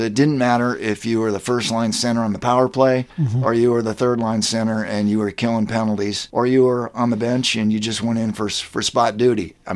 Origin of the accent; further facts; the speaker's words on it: International Falls, Minnesota, United States; we took those things that we learned growing up in International Falls and the discipline and the things we learned playing for the Broncos.